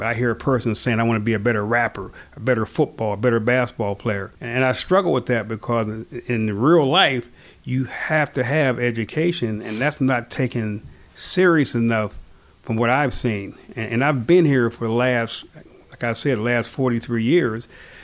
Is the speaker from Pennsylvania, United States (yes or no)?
yes; McKeesport, Pennsylvania, United States; I'm right in the middle of my hometown. I have a great love and respect for McKeesport.